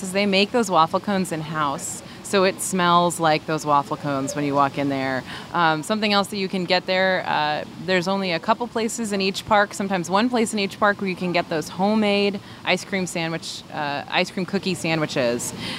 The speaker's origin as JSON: {"language": "English", "region": "New York", "country": "United States", "tie": "born or raised there", "lives_now": "Texas, United States", "said": "Living in New York, I didn't know what queso was because I grew up in Western New York where it was just called nacho cheese."}